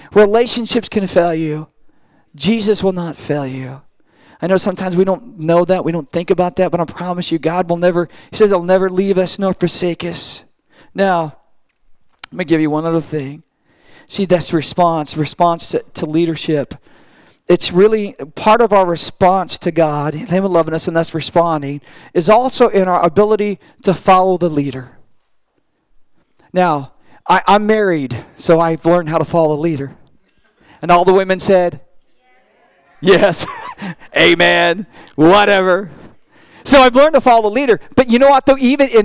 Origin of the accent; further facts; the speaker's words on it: Derby Acres, California, United States; When I was a kid growing up in Derby Acres